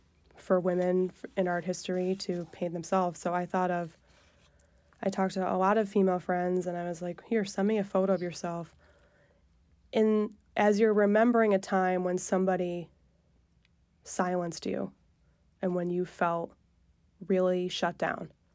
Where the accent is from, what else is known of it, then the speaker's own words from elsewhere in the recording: Elmira, New York, United States; I come from Elmira. It's a very economically depressed area.